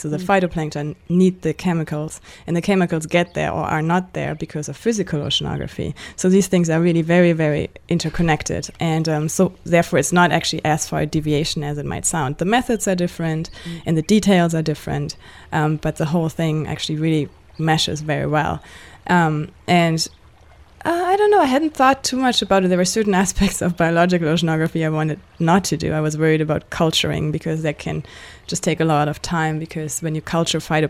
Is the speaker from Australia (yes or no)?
no; Germany; So I grew up in Germany.